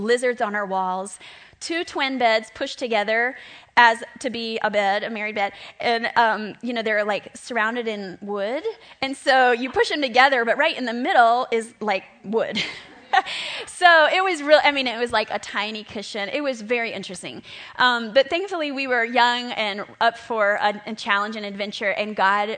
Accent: the South, United States; because I grew up in the Southern culture of like prudishness

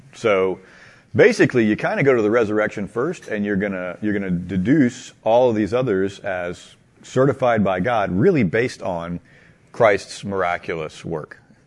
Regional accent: United States; because I'm an American and I think that's fun.

